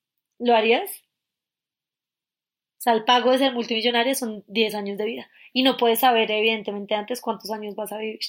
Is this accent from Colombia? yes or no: yes; Colombia; Ay, sí, señora. Somos de Colombia.